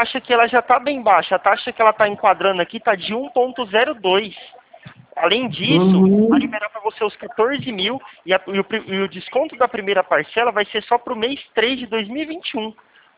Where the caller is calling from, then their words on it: Presidente Prudente, São Paulo, Brazil; eu falo de Presidente Prudente, São Paulo.